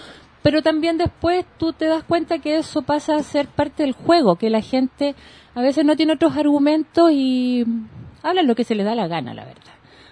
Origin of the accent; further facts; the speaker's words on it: Rancagua, O'Higgins, Chile; mi papá estaba en Santiago, nosotros somos de Rancagua, nací en Rancagua